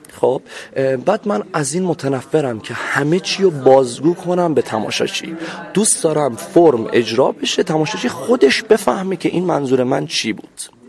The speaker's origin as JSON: {"language": "Persian", "town": "Abadan", "region": "Khuzestan", "country": "Iran", "tie": "born or raised there", "said": "من بچه آبادان هستم، البته خانواده من خودم جنگ زده میشم دیگه."}